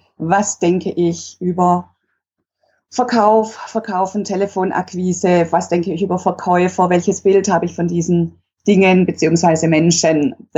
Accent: Stuttgart, Baden-Württemberg, Germany; geboren, aufgewachsen in Stuttgart und nach dem Studium der Sportökonomie wieder zurückgekommen

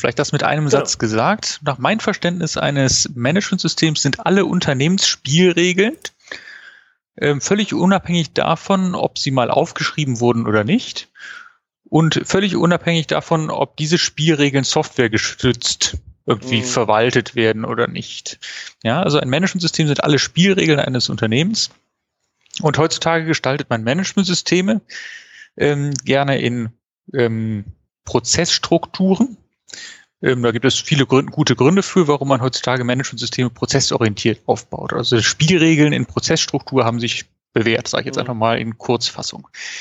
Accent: Wuppertal, North Rhine-Westphalia, Germany; born there; Ich bin gebürtiger Wuppertaler

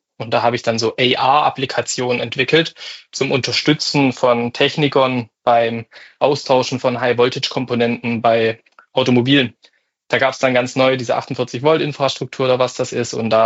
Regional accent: Baden-Württemberg, Germany; accent: Swabian; Ich komme aus der Nähe von Stuttgart, also hier Maschinenbau-Cluster. Ich habe Bachelor of Engineering studiert, auch in einer tiefschwäbischen Stadt. Man hört es bestimmt auch an meinem Dialekt.

